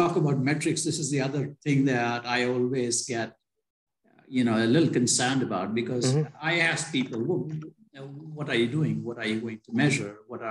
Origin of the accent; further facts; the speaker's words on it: India; born there; I was born in India. I went to medical school in India.